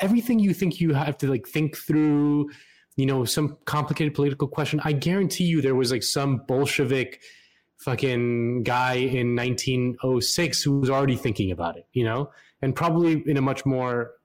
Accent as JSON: {"language": "English", "region": "Florida", "country": "United States", "tie": "born or raised there", "said": "She's from my home state of Florida."}